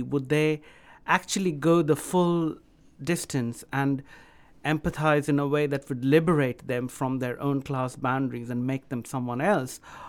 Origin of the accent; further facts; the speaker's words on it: Kolkata, West Bengal, India; So in the 70s, when I was growing up in Calcutta